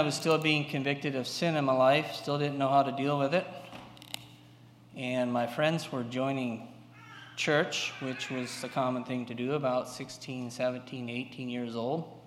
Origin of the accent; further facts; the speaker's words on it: Tennessee, United States; Born and raised in Tennessee in a conservative Amish setting.